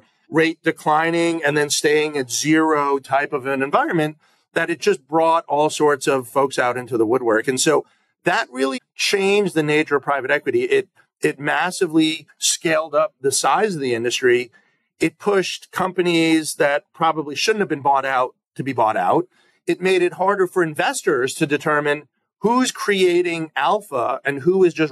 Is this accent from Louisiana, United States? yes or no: no; New York, United States; So I grew up here in the suburbs of New York, grew up to a family that was somewhat focused on finance.